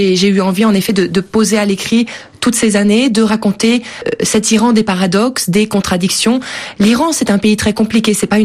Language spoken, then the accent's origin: French; France; Ma mère est française, mon père est iranien. Je suis née et j'ai grandi en France.